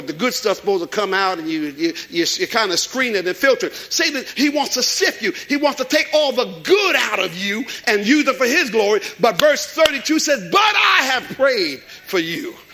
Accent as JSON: {"language": "English", "town": "Jersey City", "region": "New Jersey", "country": "United States", "said": "and I'm from Jersey City. I've been in Harlem for a couple weeks."}